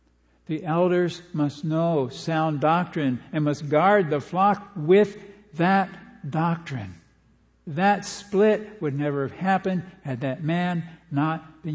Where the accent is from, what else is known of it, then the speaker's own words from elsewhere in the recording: Pacific Northwest, United States; Growing up in the Northwest, I learned as a child that those orange salmon berries growing in the wild are good to eat.